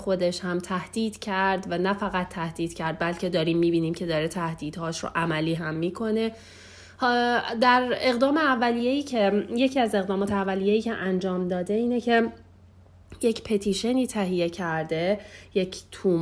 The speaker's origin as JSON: {"language": "Persian", "country": "Iran", "moved": "yes", "said": "از ما ایرانی ها حالا هر جای دنیا که هستیم گرفته و یه جوری من حس میکنم ما که خارج از ایران هستیم"}